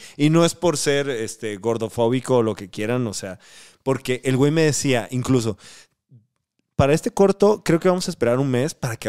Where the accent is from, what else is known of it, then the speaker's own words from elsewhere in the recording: Costa Rica; now in Mexico; O sea, no aquí en México, porque pues, o sea, soy extranjero, es una pendeja robar cosas, pero en mi país, Costa Rica, los amo.